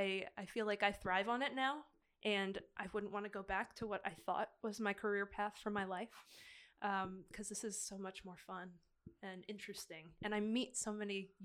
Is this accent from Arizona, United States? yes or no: no; Pennsylvania, United States; now in Washington, United States; I'm originally from Pennsylvania, so it's not too far to go home to my family.